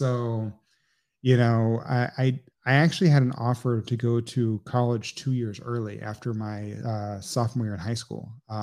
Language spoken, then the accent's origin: English; Port Arthur, Texas, United States; also born or lived in Beaumont; You know, I grew up here in Texas. I was born down in Beaumont, Texas, but grew up in Port Arthur, Texas. So my family and my father, all from a little town called Nederland, Texas, back then.